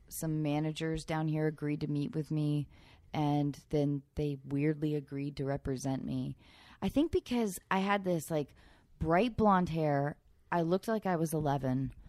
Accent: Edmonds, Washington, United States; I'm from Edmonds, Washington

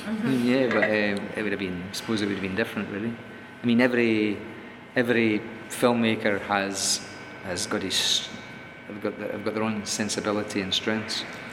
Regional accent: Scotland, United Kingdom; I'm Scottish, but I like the name

